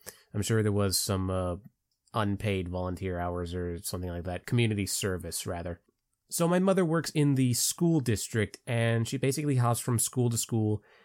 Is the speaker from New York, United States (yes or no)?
no; Palm Bay, Florida, United States; Hey Leroy … I come from Palm Bay, Florida, so yes, I am a Florida man